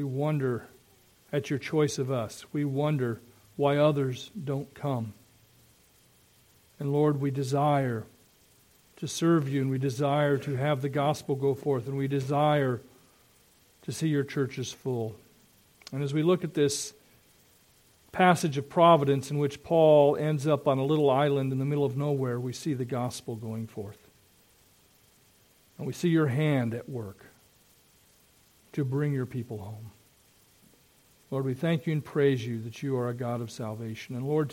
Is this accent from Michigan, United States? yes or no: no; Iowa, United States; But one of the towns I grew up in Iowa, is on the Mississippi River and it's on the bluffs and it's picturesque